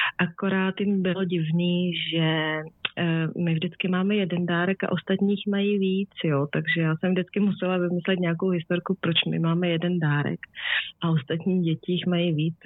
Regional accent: Bohemia, Czechia; now in Germany; tady v Bavorsku se to úplně tak neřeší a já jsem zvykla samozřejmě z Čech, že se vyvařuje, dělá se polívka, kapr, řízky, prostě bramborový salát

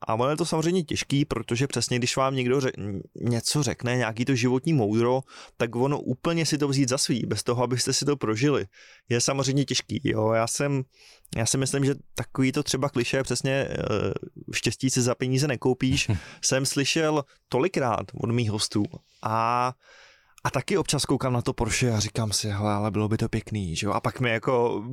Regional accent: Bohemia, Czechia; born there; vlastně to, že jsem se narodil v Čechách, už je náhoda sama o sobě

